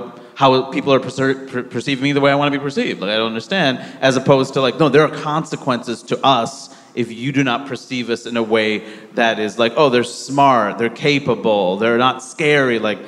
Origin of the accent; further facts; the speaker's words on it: New York City, New York, United States; also born or lived in Maine; I grew up in Queens, New York. I don't know how my voice became this. It was definitely 4 years in Maine. I did not sound like this when I was growing up in Queens.